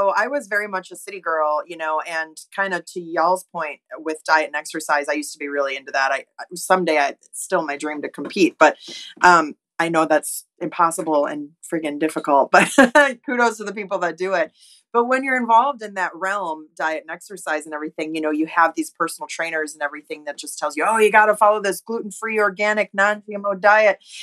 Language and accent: English; Oshkosh, Wisconsin, United States; So what's funny about it is, I'm originally from Wisconsin, Oshkosh, Wisconsin's my hometown.